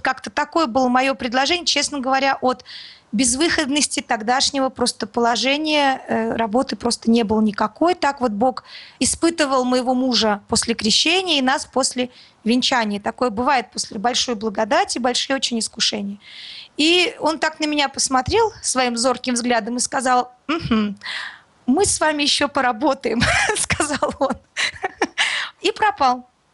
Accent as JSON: {"language": "Russian", "region": "Moscow", "country": "Russia", "said": "Он стал спрашивать, откуда я, из Москвы, то все."}